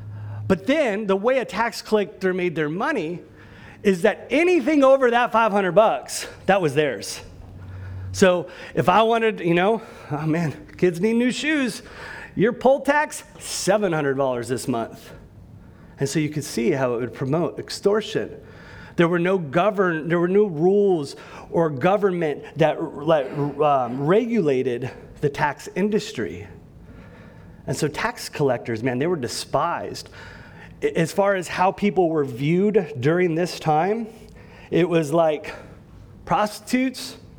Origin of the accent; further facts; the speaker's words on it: California, United States; When we think California, and I can say this because I'm from California, but we think California has bad taxes.